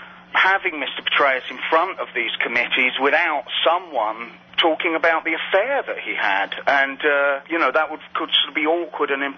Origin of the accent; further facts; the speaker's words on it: England, United Kingdom; But that's probably because I'm English.